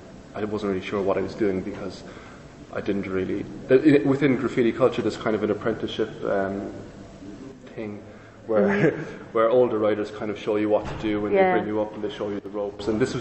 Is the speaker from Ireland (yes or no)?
yes; Cork, Munster, Ireland; because I grew up in Ireland and there wasn't really a scene there. Well, there was a scene in Dublin, but I'm from Cork, which is a much smaller city, about 200,000 people